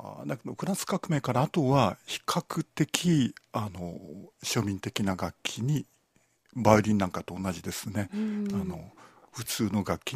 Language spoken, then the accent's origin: Japanese; Kyoto, Japan; そう、ここ京都ですけど、京都で私が高校生だった頃、